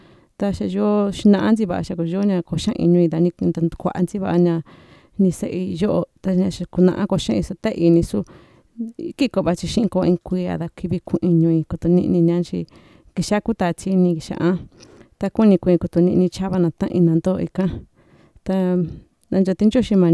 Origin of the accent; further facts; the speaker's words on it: San Martín Durazno, Oaxaca, Mexico; moved away as an adult; now in United States; yo soy de San Martín Durazno, tengo 3 hijos y tiene mucho tiempo que llegué a Estados Unidos. Tengo más de 15 años aquí y no he podido ir a mi comunidad.